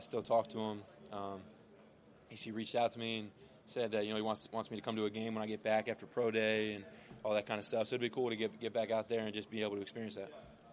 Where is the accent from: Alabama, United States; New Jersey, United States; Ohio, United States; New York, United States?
New Jersey, United States; You know, growing up in New Jersey, South Jersey, down by the beach, it's, you know, it's honestly made me who I am.